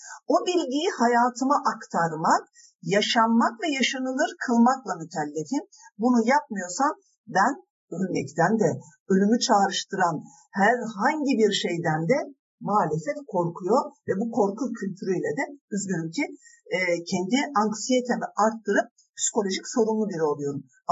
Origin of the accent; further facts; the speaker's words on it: Malatya, Turkey; ben Malatyalıyım diye söylemiştik ya demin